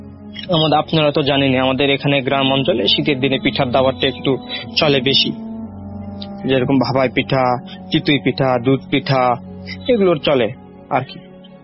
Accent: Sherpur, Rajshahi Division, Bangladesh; আমার বাড়ি হচ্ছে শেরপুর থানা বগুড়া জেলা।

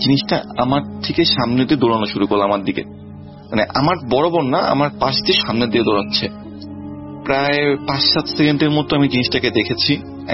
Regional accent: Khulna, Khulna Division, Bangladesh; now in Chittagong, Bangladesh; আমার home town খুলনাতে, কিন্তু চাকরির সূত্রে আমি চিটাগাং থাকি।

